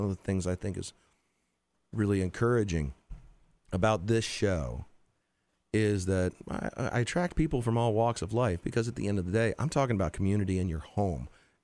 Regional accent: Richmond, Virginia, United States; Now, I grew up in Richmond.

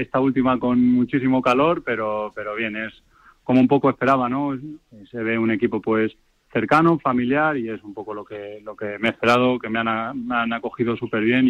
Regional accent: Motilla del Palancar, Castilla-La Mancha, Spain; yo paso de mi pueblo, yo soy un pueblo de Cuenca, de Motilla del Palancar

